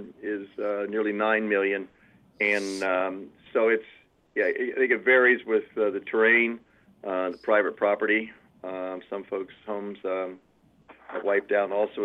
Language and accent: English; Dayton, Ohio, United States; I grew up in Dayton, Ohio.